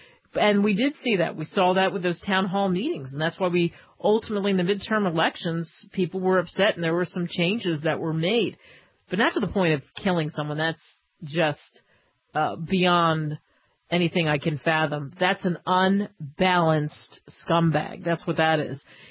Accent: New Jersey, United States; growing up in Jersey

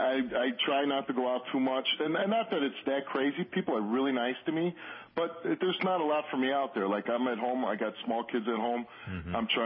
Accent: Chicago, Illinois, United States; I grew up in Chicago. I was going to be a Chicago cop just like my father was for 30 years.

